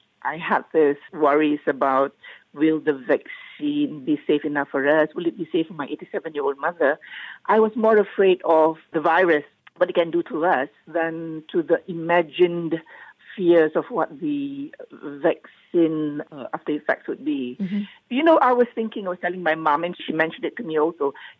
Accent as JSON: {"language": "English", "town": "Petaling Jaya", "region": "Selangor", "country": "Malaysia", "said": "I am 66 years old and I am from Bandar Utama, Petaling Jaya."}